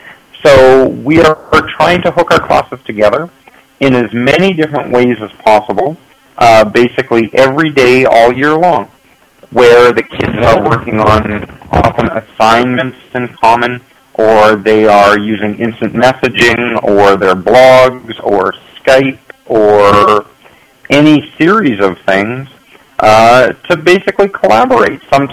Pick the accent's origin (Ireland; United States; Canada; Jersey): Canada; Snow Lake, Manitoba; Well, Snow Lake is my hometown, actually. I was born and raised here, and I have been back here teaching now for, I think this is my 11th year.